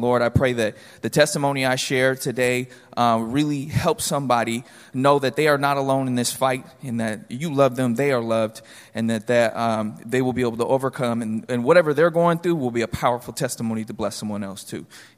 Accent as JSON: {"language": "English", "town": "Sacramento", "region": "California", "country": "United States", "tie": "born or raised there", "said": "I'm from Sacramento, grew up in this area, from South Sac, Franklin, South Sac."}